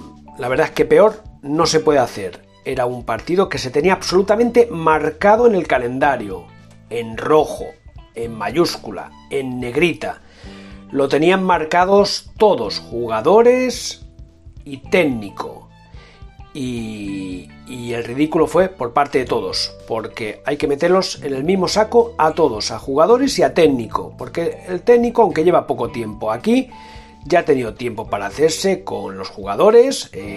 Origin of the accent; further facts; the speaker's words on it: Ibiza, Balearic Islands, Spain; como mallorquín y en este caso mallorquinista, como soy balearico y soy de Ibiza